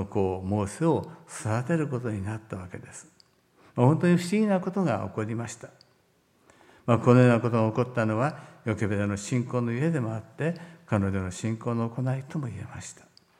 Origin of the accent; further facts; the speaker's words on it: Kansai, Japan; 私なども関西よりもはるかに関東が長いんですが、でも思うことはやはり幼い頃、あるいは若い頃に身についたものはなかなか失われないんだ